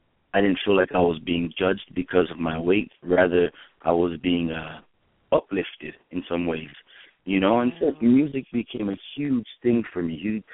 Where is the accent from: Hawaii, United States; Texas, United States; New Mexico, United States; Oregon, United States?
Hawaii, United States; And, you know, growing up in Hawaii, I was always playing music. I mean, I started playing the ukulele at about 10 years old.